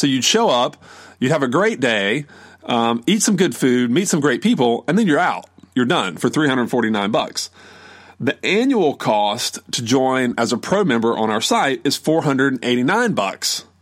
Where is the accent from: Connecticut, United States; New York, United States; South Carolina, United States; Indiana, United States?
South Carolina, United States; I'm from South Carolina, so I don't do math really well, but I think that's right.